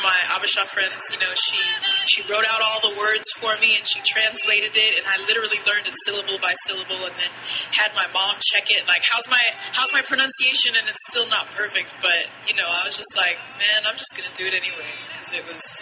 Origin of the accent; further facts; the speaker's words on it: Ethiopia; and I'm originally from Ethiopia.